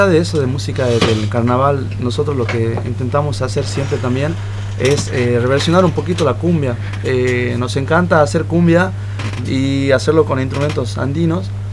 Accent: Tartagal, Salta, Argentina; nosotros no queremos que digan que somos de Salta, ¿no?, sino que digan que somos de Tartagal.

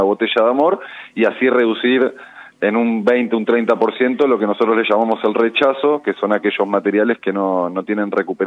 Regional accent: Mar del Plata, Buenos Aires Province, Argentina; Yo soy oriundo nativo de Mar del Plata.

